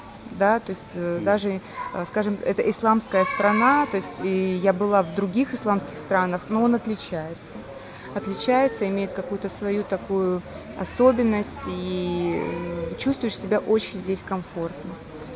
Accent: Russia; я из России. Я занимаюсь тем, что перевожу и издаю книги там, в России.

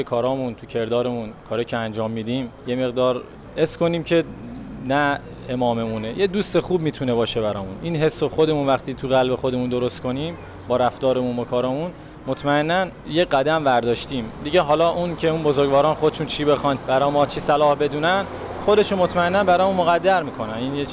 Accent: Mashhad, Razavi Khorasan, Iran; now in Tehran, Iran; ما مشهدیم ولی ساکن تهرانیم. از تهران میایم

